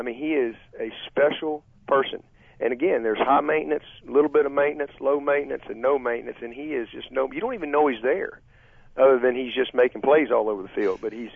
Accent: Alabama, United States; So, I'm from Alabama. I'm not the smartest guy

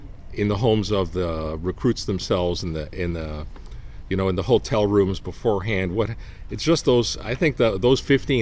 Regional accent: Toronto, Ontario, Canada; born or raised there

